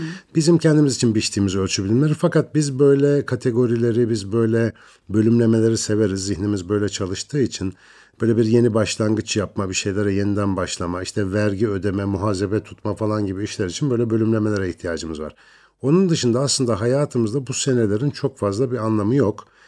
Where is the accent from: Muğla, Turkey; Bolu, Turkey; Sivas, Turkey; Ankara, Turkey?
Ankara, Turkey; Eski Ankara Radyo binasında büyüdüğümü söyleyebilirim.